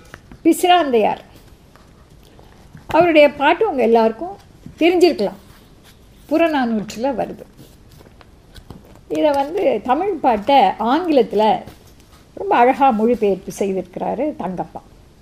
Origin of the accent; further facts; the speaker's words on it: Sri Lanka; நானும் தமிழ் தான், ஆனால் நான் இலங்கை தமிழன்.